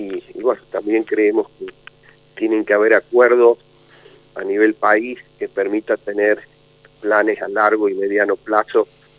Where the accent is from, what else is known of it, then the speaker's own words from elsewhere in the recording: San Juan, Argentina; creo que base a como somos los sanjuaninos